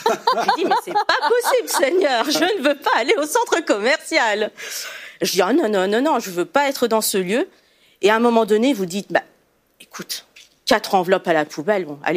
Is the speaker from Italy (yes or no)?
yes; Italy; Je suis italienne, donc les mamas...